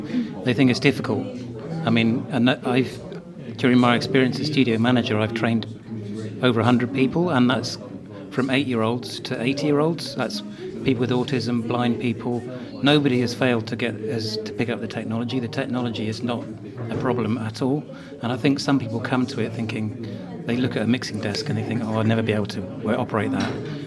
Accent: Penryn, South West England, United Kingdom; I say Falmouth. Right. I grew up in Penryn.

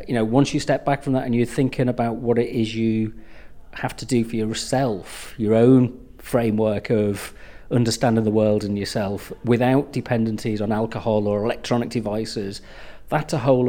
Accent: Liverpool, North West England, United Kingdom; You know, I come from Liverpool, you learn to go to the pub, everything's about boozing

